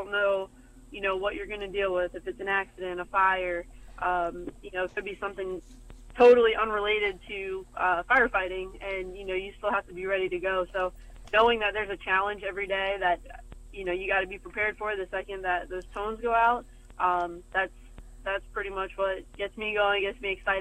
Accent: New York, United States; because, you know, I'm from New York. I was there, you know, when 9/11 took place.

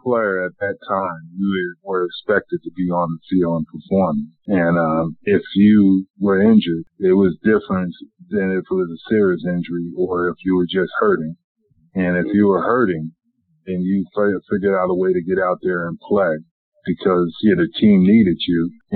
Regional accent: New Jersey, United States; they were the closest team to where I grew up at in Central Jersey.

